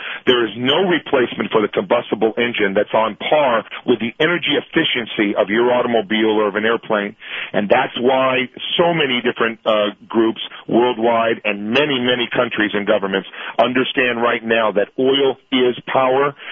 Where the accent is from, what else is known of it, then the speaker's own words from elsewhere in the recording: United States; I'm an American born and raised